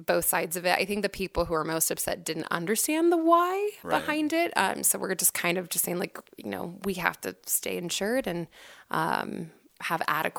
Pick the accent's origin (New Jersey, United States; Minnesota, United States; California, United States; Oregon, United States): Oregon, United States; So for example, I'm originally from Oregon